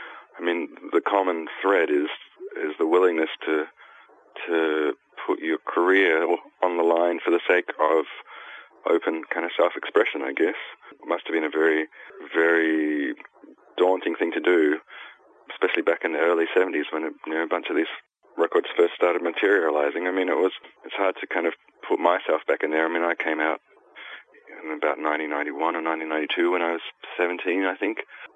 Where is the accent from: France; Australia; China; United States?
Australia; Perth, Western Australia; It has been going since I was a teenager in my hometown in Perth in Western Australia.